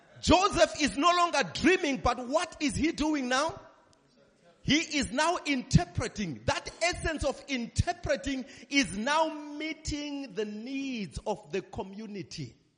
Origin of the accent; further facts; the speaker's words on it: South Africa; accent: Zulu; Because I don't want my Zulu accent to mix this one up.